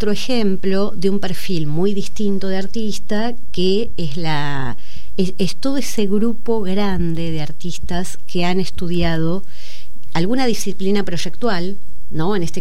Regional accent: Castelar, Buenos Aires Province, Argentina; yo soy de Castelar, yo soy del oeste, y estudié en una gran escuela secundaria que era la Escuela Nacional Normal Superior Manuel Dorrego de Morón.

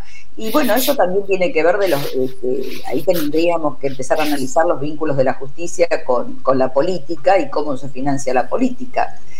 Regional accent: Quilmes, Buenos Aires Province, Argentina; Los que somos de Quilmes, esas causas las conocemos.

